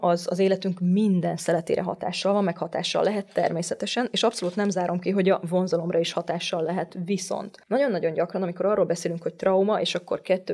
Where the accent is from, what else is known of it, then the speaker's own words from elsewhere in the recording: Hungary; Magyarországon nőttem fel, nőként vagyok szocializálva